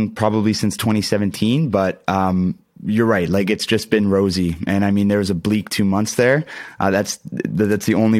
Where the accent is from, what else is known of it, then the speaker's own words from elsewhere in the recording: Ontario, Canada; Ontario, I'm from Canada.